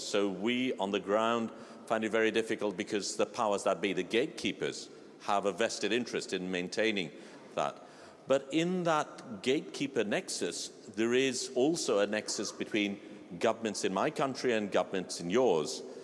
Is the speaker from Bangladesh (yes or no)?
yes; Bangladesh; from Bangladesh.